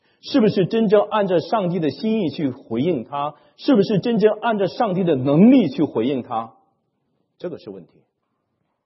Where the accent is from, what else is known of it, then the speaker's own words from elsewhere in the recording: China; 我们中国人常常说不要在一条河沟里面跌两次，是吗？